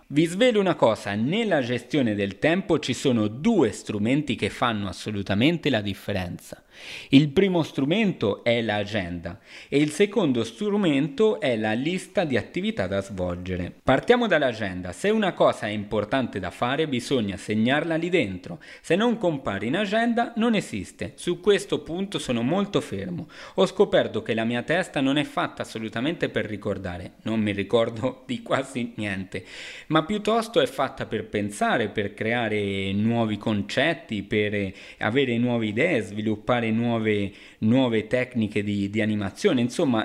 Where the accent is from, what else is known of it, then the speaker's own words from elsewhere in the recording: Argentina; Io sono argentino, un mix tra sangue italiana e spagnola